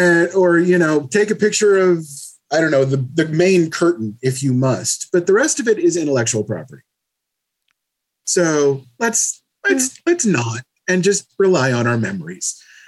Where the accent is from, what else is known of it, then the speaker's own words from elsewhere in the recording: New York, United States; I'm from New York, and so I know that it's okay.